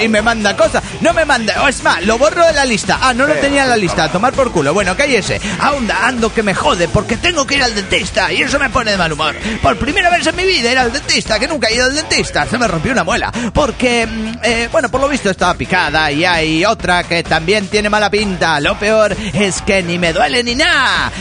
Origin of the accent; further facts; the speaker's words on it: Celaya, Guanajuato, Mexico; de Celaya, Guanajuato.